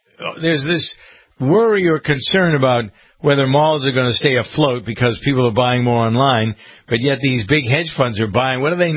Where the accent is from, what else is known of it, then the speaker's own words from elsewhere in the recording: Framingham, Massachusetts, United States; My hometown of Framingham, Massachusetts, headquarters of Staples